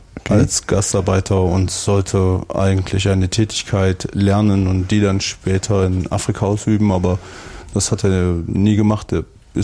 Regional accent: Erfurt, Thuringia, Germany; born or raised there

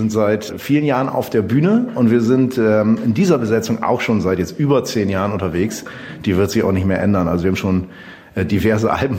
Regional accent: Bremen, Germany; Also wir kommen aus dem Raum Bremen alle oder Norddeutschland auch, weil ein paar wohnen mittlerweile ein bisschen weiter weg von Bremen, aber doch alle noch so an der Küste oder am flachen Land.

